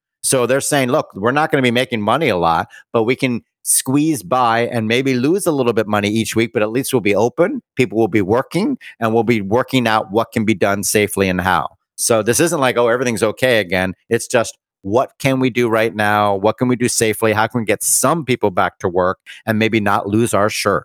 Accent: Bermuda; My hometown of Bermuda, or my home island, you know, a lot of places depend on tourism.

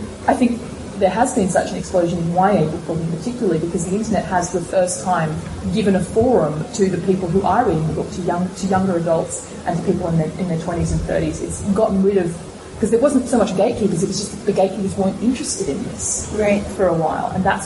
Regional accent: Australia; when I was growing up in Australia and I was a teenager

